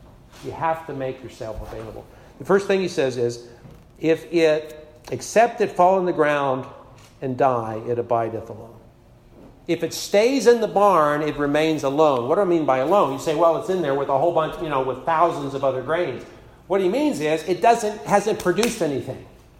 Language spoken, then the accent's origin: English; Virginia, United States; I remember I grew up in Virginia, and we had a garden, and so we loved sweet corn